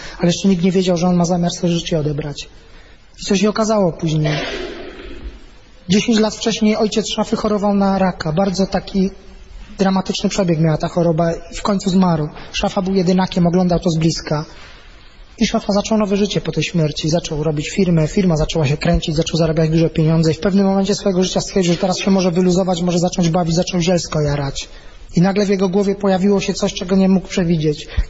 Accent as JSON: {"language": "Polish", "town": "Katowice", "region": "Silesian Voivodeship", "country": "Poland", "said": "Przykładowo ja z Katowic pochodzę"}